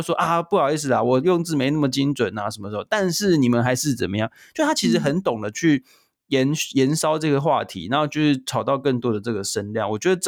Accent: Hsinchu, Taiwan; 就是我们都是新竹人。

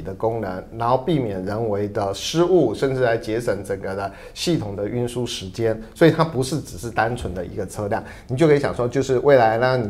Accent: Taiwan; 身为一个台湾人，我真的是觉得说，我们为什么那么笨？

